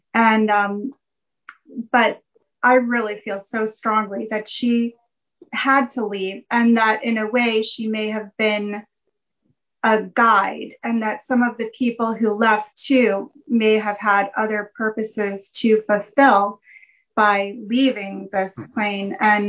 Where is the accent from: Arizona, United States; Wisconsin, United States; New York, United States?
New York, United States; And I grew up in New York, so my father worked right by the World Trade Center.